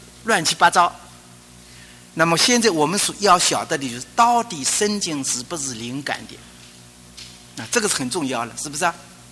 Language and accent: Chinese; China; 意思说我们中国人说的说天天